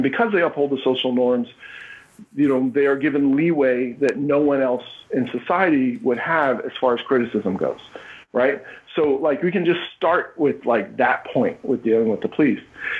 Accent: Philadelphia, Pennsylvania, United States; I'm from Philly.

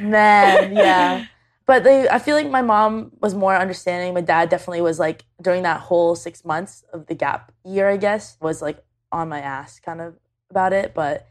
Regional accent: Canada; 21 years old. I'm Canadian. I currently live in Ottawa, Canada

